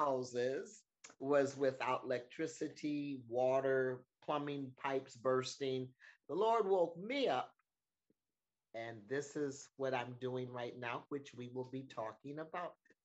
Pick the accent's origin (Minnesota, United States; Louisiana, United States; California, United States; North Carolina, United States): Minnesota, United States; Minneapolis; now in Houston, United States; I am actually from Minneapolis, Minnesota. I reside in Houston, Texas.